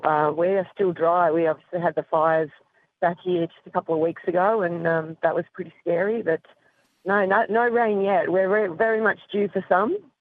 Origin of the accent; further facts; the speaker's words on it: Cogles Creek, Victoria, Australia; It's out near Ballarat, between Ballarat and Clunes.